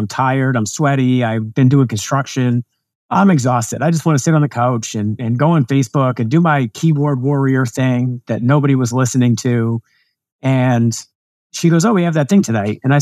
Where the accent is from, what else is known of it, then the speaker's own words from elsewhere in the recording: Massachusetts, United States; I grew up in Massachusetts, a town near where you grew up.